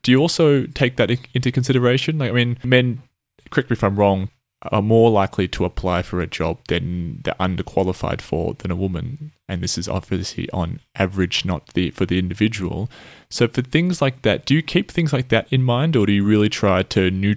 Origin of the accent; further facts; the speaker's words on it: Australia; me being Australian, Australians are very similar, I think, to the US in general